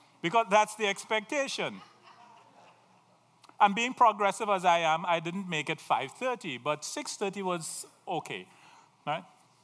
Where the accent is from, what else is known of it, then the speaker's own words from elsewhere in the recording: Trinidad & Tobago; now in United States; you all know I'm from Trinidad, right? I'm an island boy.